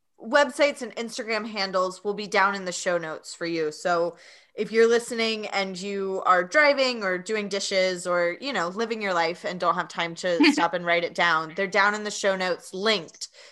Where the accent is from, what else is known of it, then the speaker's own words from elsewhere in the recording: Tennessee, United States; I was born and raised in Tennessee and I went in the other direction of like, I get me away from country music because it's all I hear.